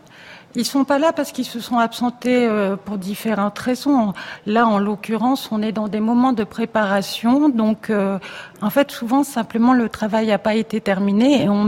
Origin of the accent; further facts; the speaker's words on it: Marseille, Provence-Alpes-Côte d'Azur, France; Chez moi, à Marseille, c'est pareil.